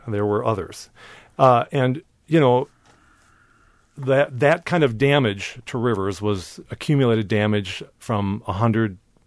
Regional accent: Hastings, Minnesota, United States; I grew up on the Mississippi at Hastings, Minnesota, mm-hmm. south of St. Paul, and grew up in the country

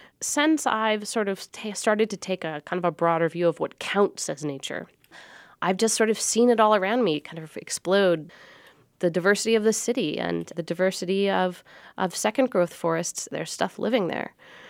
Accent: Seattle, Washington, United States; I mean, I grew up in Seattle and I had a very nature-loving childhood that involved a lot of scrubby city parks and kind of empty lots.

